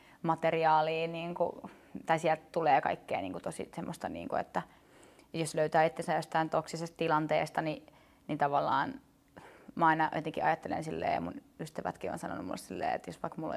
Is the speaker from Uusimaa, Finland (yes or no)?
yes; Lohja, Uusimaa, Finland; mä muutin Lohjalta 16-vuotiaan